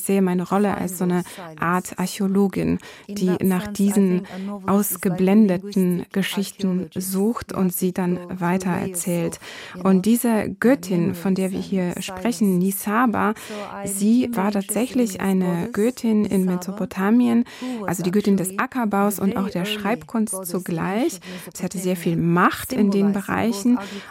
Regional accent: Turkey; Ich komme aus der Türkei

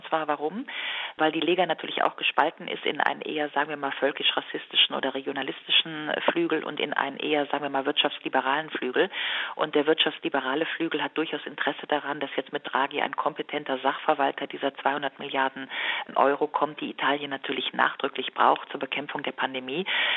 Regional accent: North Rhine-Westphalia, Germany; Ich komme tatsächlich aus dem Rheinland. Ich bin so sozialisiert worden.

